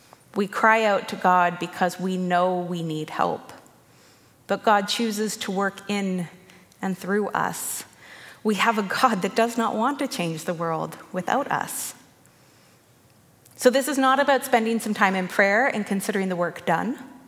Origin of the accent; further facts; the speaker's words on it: Canada; Important as a Canadian, of course, but even more so as a Christian.